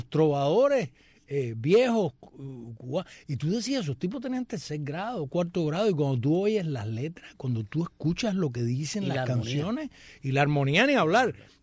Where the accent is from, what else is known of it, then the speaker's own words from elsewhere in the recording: Cuba; Sí, somos cubanos